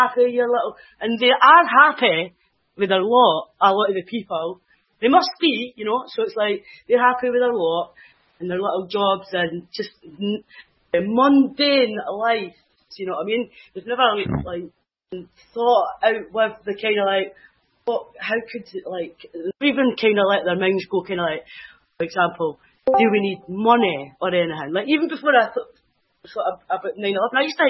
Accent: Stirling, Scotland, United Kingdom; I'm from Stirling

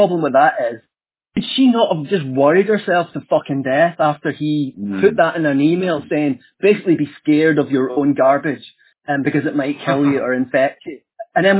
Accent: Scotland, United Kingdom; accent: Scottish; That's my accent, man. It's the communal garbage place, right? Where everyone, a bin, B-I-N, it's my Scottish accent.

